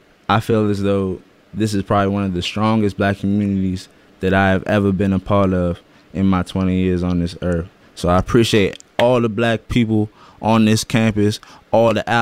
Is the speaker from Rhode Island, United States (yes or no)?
no; Alexandria, Virginia, United States; Little thing about me, I'm from Alexandria, Virginia. That's 20 minutes out of D.C.